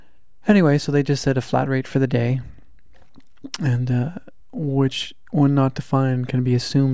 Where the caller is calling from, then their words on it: Toronto, Ontario, Canada; I'm podcasting from Toronto, Ontario, Canada.